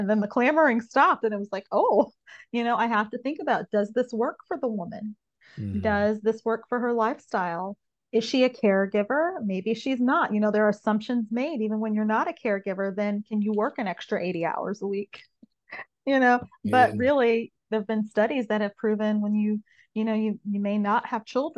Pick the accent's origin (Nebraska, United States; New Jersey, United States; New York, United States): Nebraska, United States; we were just talking, I'm from Nebraska.